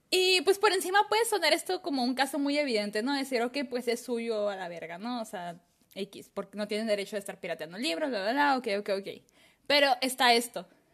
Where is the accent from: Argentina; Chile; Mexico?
Mexico; Sonora; Yo soy de Sonora, güey.